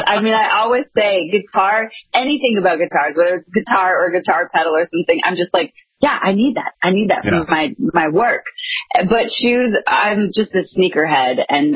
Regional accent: Canada; I mean, yeah, I grew up in Canada.

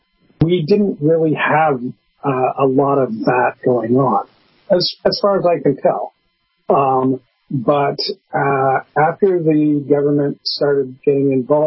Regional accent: Canada; Okay, as a Canadian, I'm going to pick on Americans for a minute.

